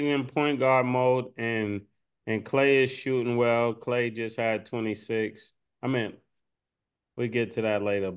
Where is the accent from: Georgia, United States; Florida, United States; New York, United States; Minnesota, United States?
New York, United States; Harlem; I'm from Harlem. I can't, you know.